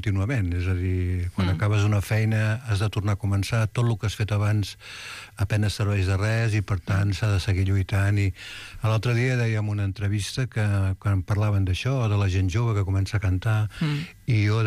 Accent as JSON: {"language": "Catalan", "town": "Barcelona", "region": "Catalonia", "country": "Spain", "said": "jo sóc de Barcelona, el que passa que tota la meva família era de Torà, el meu pare era de Torà, els meus tiets eren de Torà"}